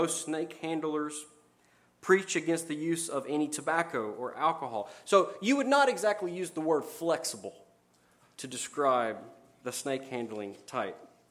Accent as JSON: {"language": "English", "region": "Georgia", "country": "United States", "said": "I'm from Georgia. Maybe it's legal there. And if you want an example, in Kentucky, by golly, we have one."}